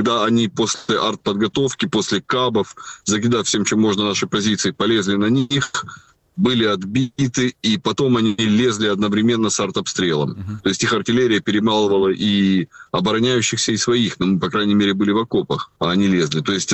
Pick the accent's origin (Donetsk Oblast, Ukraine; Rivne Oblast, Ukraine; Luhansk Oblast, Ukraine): Donetsk Oblast, Ukraine; Horlivka; Я просто вырос в Горловке, и я эти места знаю.